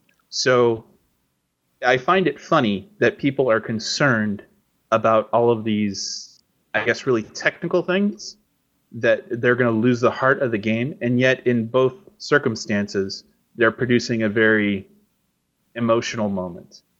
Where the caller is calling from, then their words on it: Iowa, United States; I'm calling you from Iowa?